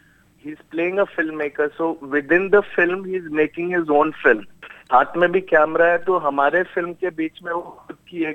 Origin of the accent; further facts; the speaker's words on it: Punjab, India; मैं पंजाब में पला बड़ा